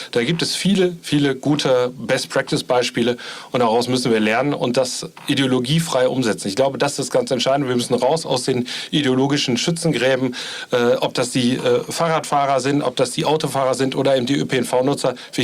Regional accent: North Rhine-Westphalia, Germany; In meiner Heimatregion im Münsterland

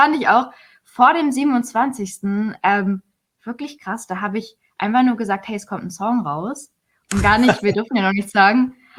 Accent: Oldenburg, Lower Saxony, Germany; Ich bin in Oldenburg.

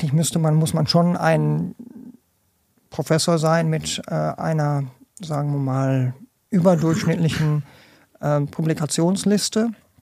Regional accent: Germany; Also dass ich also als Deutscher in England Ausgebildeter in Kanada einen Job kriege, um den Nahen Osten zu unterrichten.

